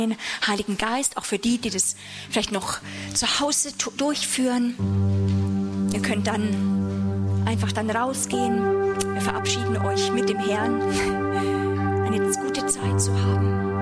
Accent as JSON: {"language": "German", "country": "Germany", "said": "Ich sage auch nochmal, Herr, auch als Deutsche, und ich war selber mehrere Jahre oder diene schon lange auch in der Schweiz."}